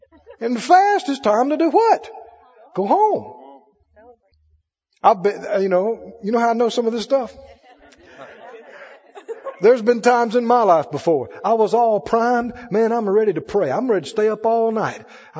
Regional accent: Mississippi, United States; I know Arkansas people understand that. I'm from Mississippi.

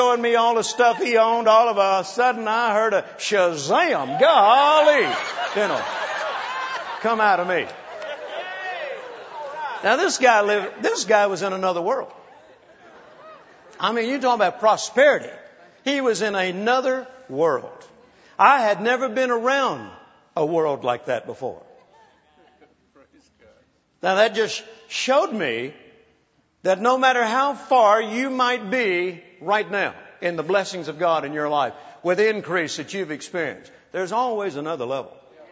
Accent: Vicksburg, Mississippi, United States; born there; I'm born in Mississippi, just down the road from Keith. He's in Philadelphia, but I'm Vicksburg, okay? And I was born on a farm in Mississippi.

